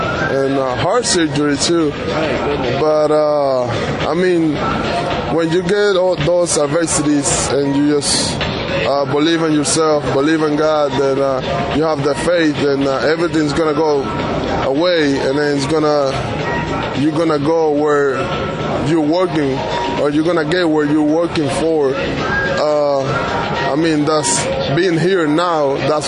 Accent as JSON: {"language": "English", "country": "Venezuela", "tie": "born or raised there", "second_language": "English", "said": "Well, not just the Venezuelan pitchers"}